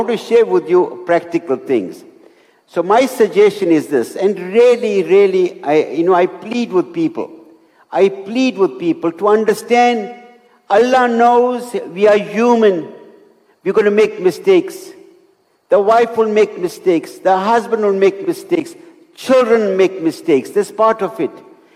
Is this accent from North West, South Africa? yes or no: yes; Potchefstroom, North West, South Africa; And so I went home to my hometown, Poschefstroom, in South Africa.